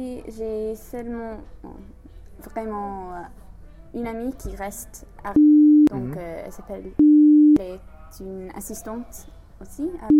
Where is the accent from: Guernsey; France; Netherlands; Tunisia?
Guernsey; French is a second language; je suis rentrée chez moi à Guernesey pour faire le projet de l'université, voir ma famille et mes amis.